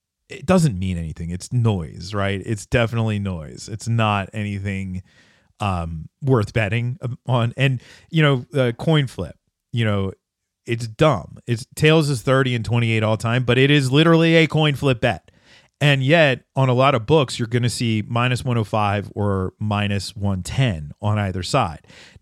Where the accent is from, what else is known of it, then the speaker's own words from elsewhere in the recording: Philadelphia, Pennsylvania, United States; And as a Philadelphian, it pains me to do this.